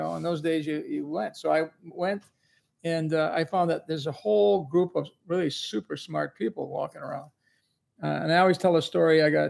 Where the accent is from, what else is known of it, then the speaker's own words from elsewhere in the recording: Highland Park, Michigan, United States; Well, I grew up in Highland Park, Michigan, and I went to University of Detroit High School, which was an all boys school, which my father sent me